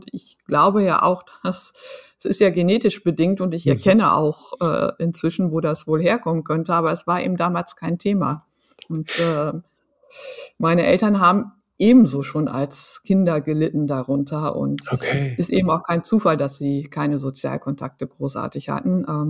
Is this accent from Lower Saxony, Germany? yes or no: yes; Lower Saxony, Germany; ich bin auf dem Land groß geworden, im Emsland.